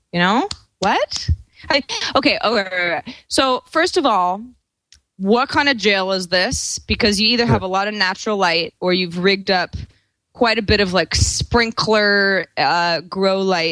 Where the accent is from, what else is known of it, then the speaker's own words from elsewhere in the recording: Sebastopol, California, United States; I come from Sebastopol, California, which is no stranger to the marijuana movement.